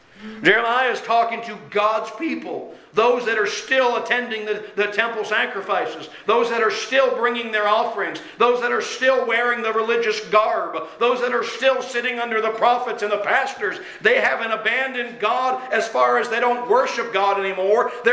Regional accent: Ireland; Actually, I'm Irish, so we don't like the Scottish anyway.

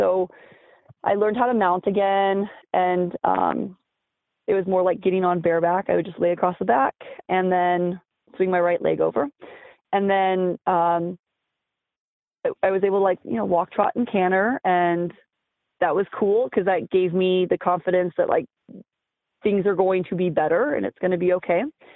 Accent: Northwest, United States; And while I'm from the Northwest and I have friends in that area

